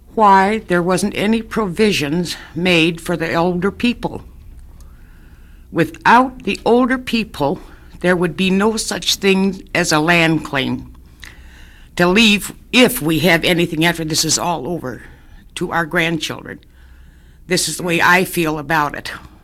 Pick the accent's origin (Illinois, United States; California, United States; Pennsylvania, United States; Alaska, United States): Alaska, United States; Nenana; and I'm from Nenana.